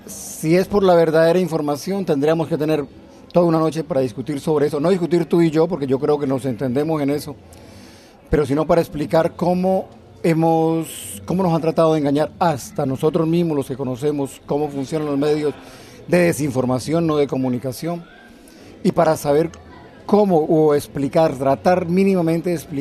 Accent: Colombia; yo lo sé, como colombiano que soy, como latinoamericano que soy

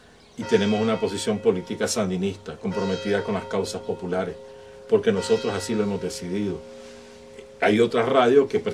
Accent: Nicaragua; No somos nosotros los nicaragüenses los que le decimos al mundo lo que ocurre en Nicaragua.

